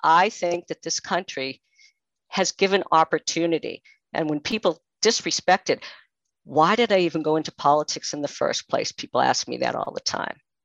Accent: Massachusetts, United States; So I don't know, could you tell from the accent? I am from Massachusetts. I am originally from Massachusetts and I went in the military in the 70s

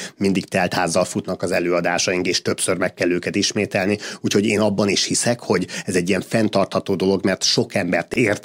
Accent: Budapest, Hungary; mert én mindig Budapesten nőttem fel, például meg Budapesten éltem.

